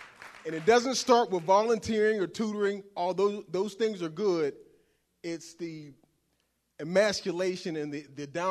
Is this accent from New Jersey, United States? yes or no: no; Pittsburgh, Pennsylvania, United States; I'm from Pittsburgh, Pennsylvania. Same exact issues or worse.